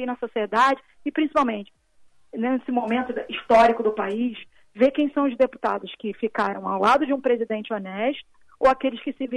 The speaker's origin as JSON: {"language": "Portuguese", "region": "Rio de Janeiro", "country": "Brazil", "tie": "born or raised there", "said": "Eu moro na capital mesmo do Rio de Janeiro. A minha infância toda eu passei em Bangu, na Zona Oeste"}